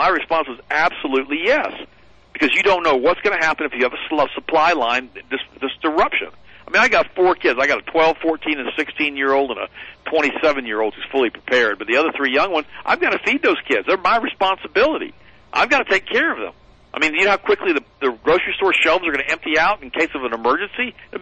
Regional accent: Florida, United States; I don't think people realize how hot gets, because I'm from Florida, and it's a lot hotter down there, especially with the humidity.

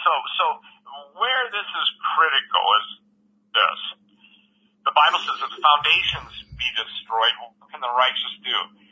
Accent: Iron River, Michigan, United States; born there; I was born in Iron River, which is at the base. I was actually born in the hospital in the town that Greg Evenson taught high school in.

